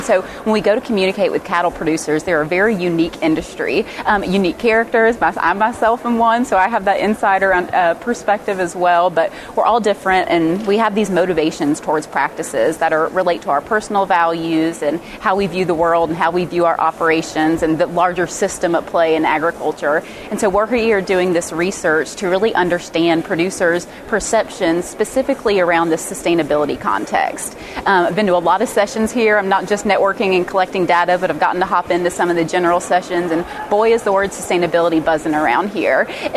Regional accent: Georgia, United States; So I'm from Southwest Georgia originally, and I was raised on my parents' cow-calf operation there.

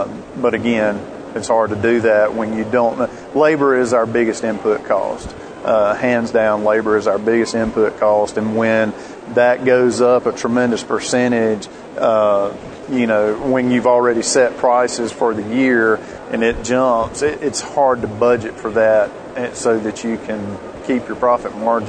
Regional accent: Georgia, United States; All right, I'm from West Central Georgia. I live about an hour south of Atlanta.

